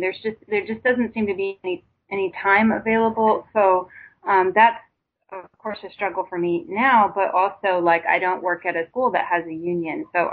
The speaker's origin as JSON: {"language": "English", "town": "Los Angeles", "region": "California", "country": "United States", "tie": "born or raised there", "said": "Of course, I grew up in Los Angeles, and, you know, my mother raised me in a single parent home"}